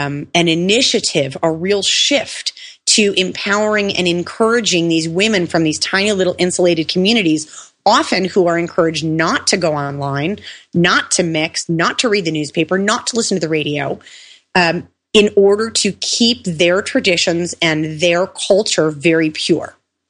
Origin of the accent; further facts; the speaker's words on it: Milwaukee, Wisconsin, United States; now in Israel; Especially a Jew growing up in Milwaukee. People aren't used to that. But here, I mean, listen, I'm not only in a country of Jews